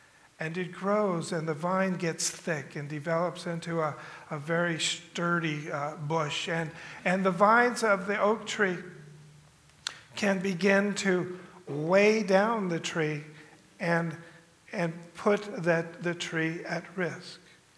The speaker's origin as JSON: {"language": "English", "region": "California", "country": "United States", "tie": "born or raised there", "said": "I grew up in California, a couple towns over from a city called Thousand Oaks."}